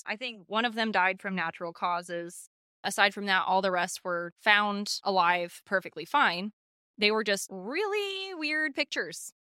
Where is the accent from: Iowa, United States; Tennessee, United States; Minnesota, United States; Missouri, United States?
Missouri, United States; Joplin; I literally had to mention him because we are from Joplin, and if this isn't the most Joplin thing I've ever mentioned, I don't know what is.